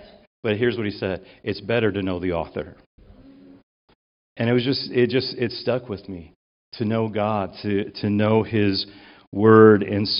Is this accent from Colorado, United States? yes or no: no; Chicago, Illinois, United States; When I was born in Chicago, raised in Chicago. We were born and raised close to Wrigley Field.